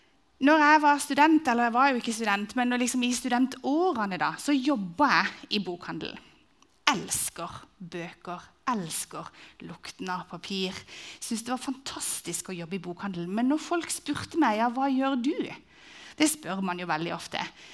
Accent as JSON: {"language": "Norwegian", "region": "Agder", "country": "Norway", "said": "for jeg er jo sørlending, så jeg har ledd inni meg, veldig."}